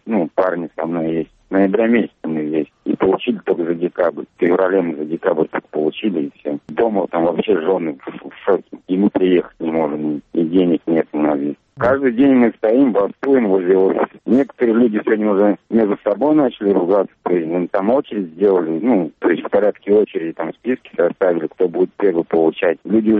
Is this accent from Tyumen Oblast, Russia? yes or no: no; Saratov, Saratov Oblast, Russia; Я сам из Саратова